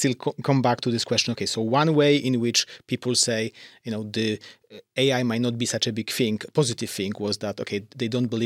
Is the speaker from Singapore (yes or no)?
no; Poland; I'm from Poland.